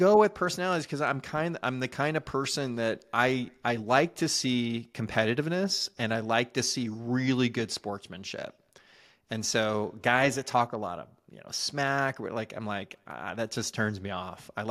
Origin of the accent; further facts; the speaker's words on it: Richmond, Virginia, United States; I grew up in Richmond, Virginia.